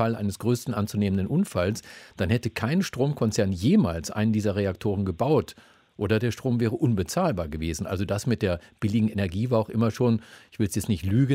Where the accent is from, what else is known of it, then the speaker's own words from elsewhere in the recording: Lower Saxony, Germany; Ich komme aus dem Landkreis Hameln-Pyrmont, da steht das AKW Grohnde. Ich konnte vom Kinderzimmer aus die Kühltürme sehen.